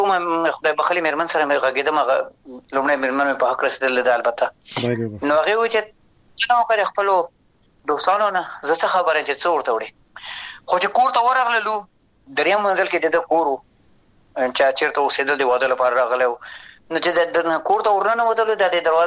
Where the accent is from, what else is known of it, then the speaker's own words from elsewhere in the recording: Afghanistan; زه افغان یم د افغانستان یم